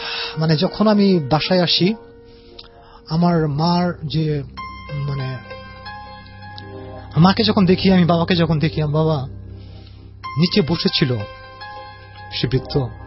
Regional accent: Bangladesh; আমি বাংলাদেশি, আমি কোরিয়ার থেকে আসছি

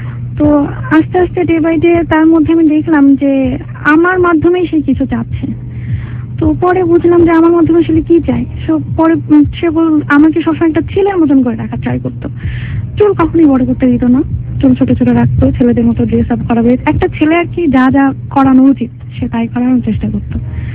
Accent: Khulna, Khulna Division, Bangladesh; আমাদের দেশের বাড়ি খুলনাতে, দেশের বাড়ি থাকি ওই একই এলাকায় আমার বাবার বাড়ি, একই এলাকায় আমার নানার বাড়ি।

